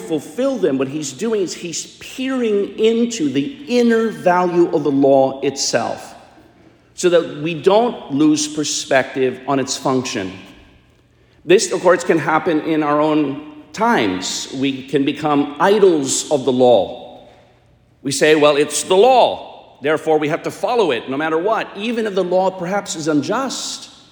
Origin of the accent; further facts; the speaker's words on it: United States; Being an American, I could go either way.